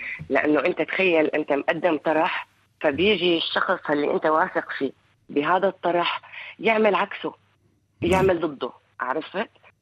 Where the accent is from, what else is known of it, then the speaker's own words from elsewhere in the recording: Syria; أما البيروقراطية عندنا في سوريا كانت غبية بشكل ما بيستوعبها العقل